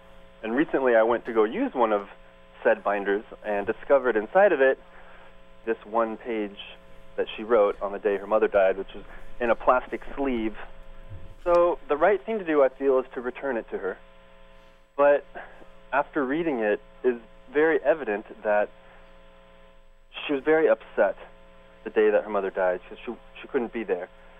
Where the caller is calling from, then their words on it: Portland, Oregon, United States; Portland, Oregon.